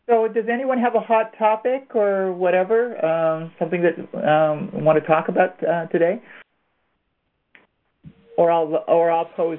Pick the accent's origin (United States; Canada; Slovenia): Canada; born there; As many of you know, that I was born in Canada, so I kind of track those things.